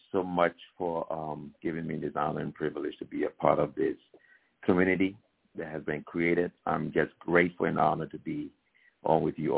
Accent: Liberia; now in United States; Personally, I was born in Liberia, West Africa. I was born to an African-American father from North Carolina and a Liberian mother. I spent most of my life in Liberia

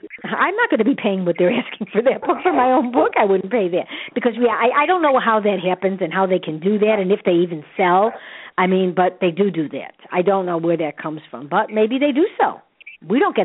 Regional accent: Chicago, Illinois, United States; Chicago is my hometown

